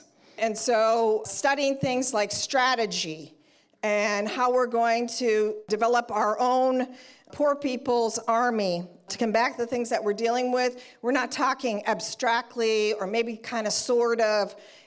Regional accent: Minnesota, United States; Is one, I'm from Minnesota.

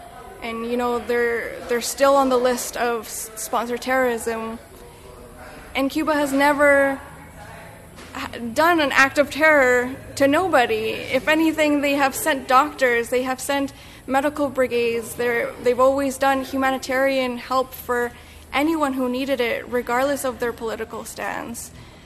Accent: Canada; I'm from Canada.

